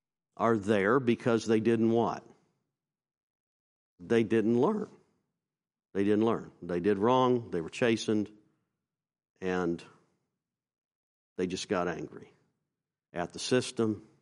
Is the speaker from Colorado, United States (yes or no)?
no; Virginia, United States; I was a fella at the church that I grew up in Virginia.